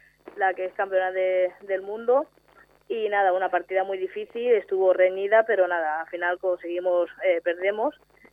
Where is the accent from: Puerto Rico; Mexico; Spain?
Spain; Alicante, Valencian Community; yo soy de Alicante, entonces hay mucha distancia